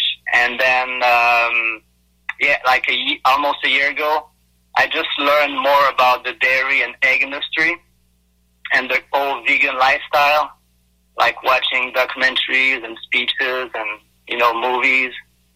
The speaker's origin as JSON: {"language": "English", "region": "Quebec", "country": "Canada", "said": "I'm 48 years old, and I am originally from Quebec."}